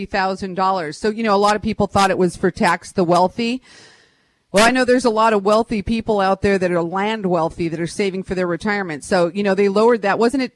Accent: United States; I mean, I'm an American. I have freedom of speech

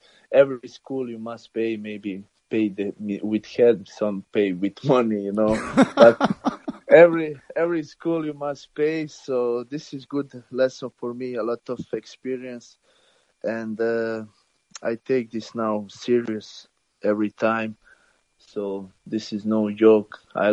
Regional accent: Croatia; because I'm from Croatia

